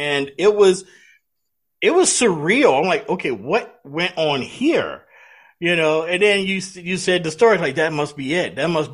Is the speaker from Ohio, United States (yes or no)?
no; Louisiana, United States; I know we're from Louisiana